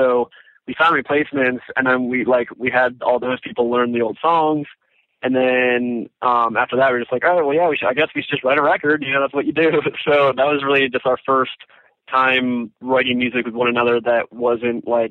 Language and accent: English; Virginia, United States; born there; also born or lived in Texas / New York; my dad was in the Army, so we moved around a little bit. Like, I lived in Texas when I was younger. I was born in Virginia, actually, and we lived up in upstate New York for a while.